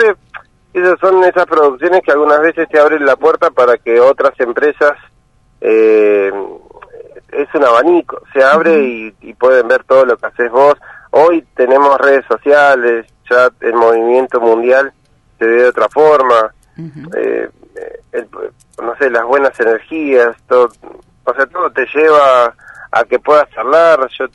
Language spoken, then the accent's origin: Spanish; Río Grande, Tierra del Fuego, Argentina; yo soy de Río Grande, también contarles cómo empezó todo acá en Río Grande